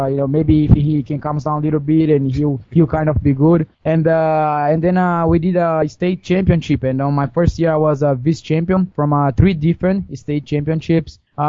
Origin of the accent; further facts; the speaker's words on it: Goiânia, Goiás, Brazil; English is a second language; And I'm talking here from my hometown city, Goiânia in Brazil.